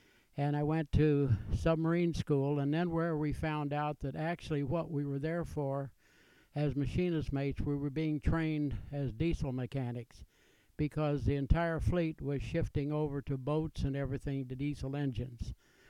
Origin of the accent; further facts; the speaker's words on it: Stockdale, Kansas, United States; born there; Well, I was born in Stockdale, Kansas, and I was number 9 of the 10 children in our family.